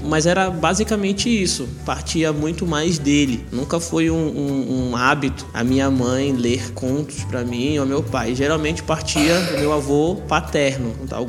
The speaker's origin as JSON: {"language": "Portuguese", "town": "Belém", "region": "Pará", "country": "Brazil", "tie": "born or raised there", "said": "Eu morei um tempo, boa parte da minha infância aqui em Belém."}